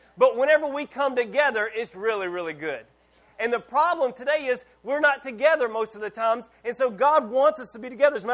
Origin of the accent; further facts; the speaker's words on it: Louisiana, United States; I'm from Louisiana, and so I love Cajun food.